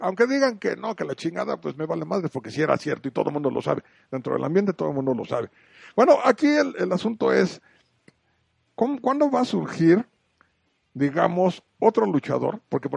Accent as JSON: {"language": "Spanish", "region": "San Luis Potosí", "country": "Mexico", "said": "Yo soy de San Luis Potosí."}